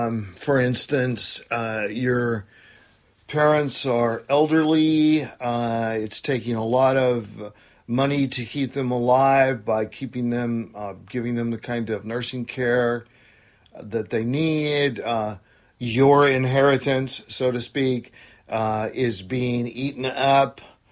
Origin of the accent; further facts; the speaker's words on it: Oregon, United States; My home state of Oregon was the first, not just state in history, but the first principality on the planet to legalize physician-assisted suicide.